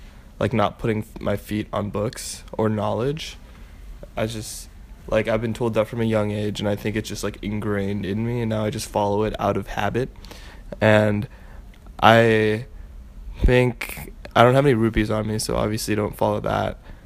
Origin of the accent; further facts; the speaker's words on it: San Jose, California, United States; born there; Religious? No, not particularly. I was born in San Jose.